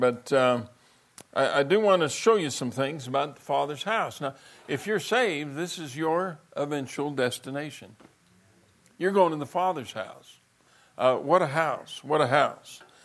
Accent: Pueblo, Colorado, United States; You know, as a kid growing up in Pueblo, I always wondered about what we called the Thatcher Mansion.

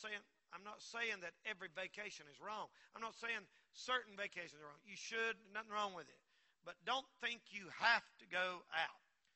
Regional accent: Marion, North Carolina, United States; when I grew up in Marion, there wasn't no bars. There wasn't no clubs.

